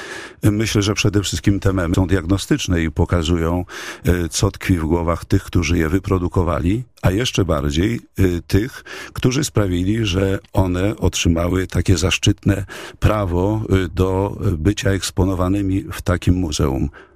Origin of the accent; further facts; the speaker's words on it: Poznań, Greater Poland Voivodeship, Poland; jesteśmy jako poznaniacy dumni z tego, że mamy największe skarby dziedzictwa kulturowego i religijnego.